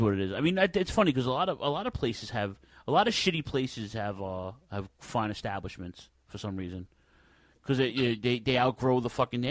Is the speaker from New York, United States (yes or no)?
yes; Brooklyn, New York, United States; I grew up in North Brooklyn. It was fucking pretty bad. It looked just as bad.